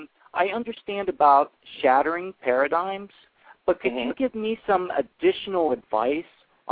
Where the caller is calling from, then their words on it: Cleveland, Ohio, United States; I'm calling from Cleveland, Ohio.